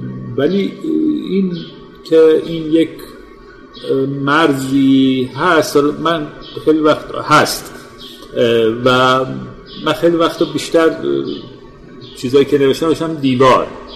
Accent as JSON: {"language": "Persian", "country": "Iran", "said": "ایرانی ارمنی هم، ولی به طور خاص وطنم کجاست؟ من در مورد شخص خودم میگم ایرانه،"}